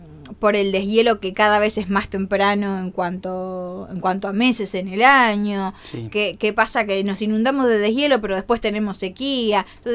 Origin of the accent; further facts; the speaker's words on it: Argentina; uno como argentino entiende que es de uno, que es nuestro